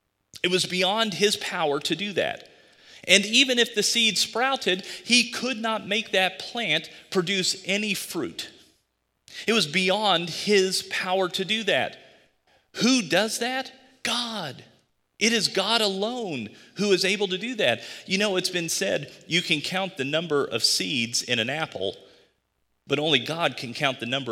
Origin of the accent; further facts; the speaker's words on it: Georgia, United States; now in Michigan, United States; I'm from Georgia, okay? It is not, I know I'm in Michigan. I'm an unreconstructed Southerner in this.